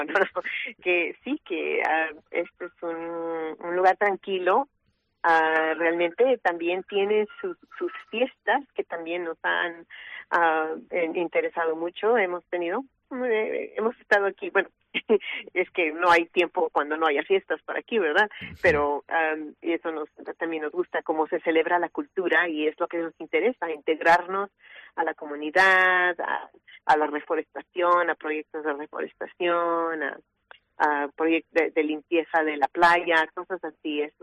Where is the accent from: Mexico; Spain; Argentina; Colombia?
Mexico; first language Spanish; para mí el español castellano es mi idioma natal de México.